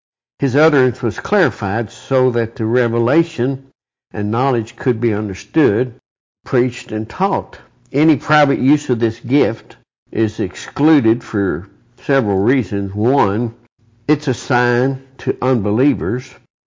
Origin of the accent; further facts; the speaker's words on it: Kentucky, United States; Well, I'm from Kentucky, and my dialect reveals that, the way I pronounce my words, the way I speak.